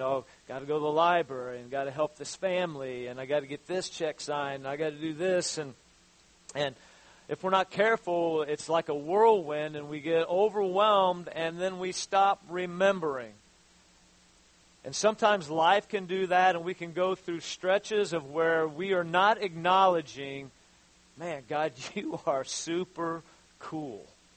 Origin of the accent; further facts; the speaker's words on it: Abingdon, Illinois, United States; And so yesterday I'm walking around my hometown, and so me and Gunner, I took him, he gets kind of tired of the paths I take him on around here, so I was like, okay, dude, we almost walked the whole town of Abingdon